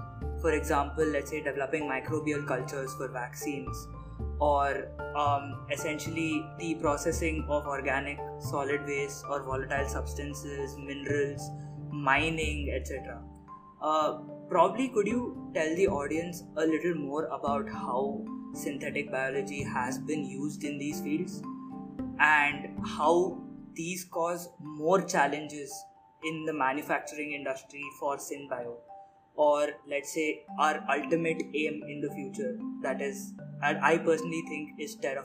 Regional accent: India; But me being the Indian that I am

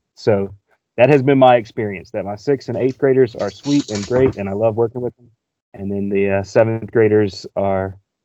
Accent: Carolina, United States; from Carolina.

